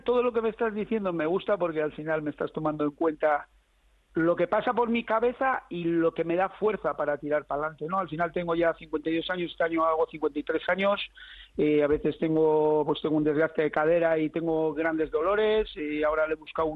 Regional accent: Basque Country, Spain; Me encanta comer, como buen vasco y como persona que nació en un caserío

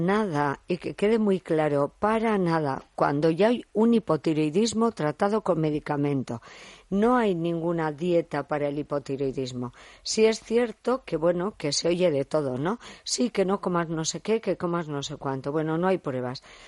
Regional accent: Santurtzi, Basque Country, Spain; Los salados estamos aquí, al lado de la mar. Pues esto es lo que tiene. Sobre todo en mi pueblo, perdón, claro.

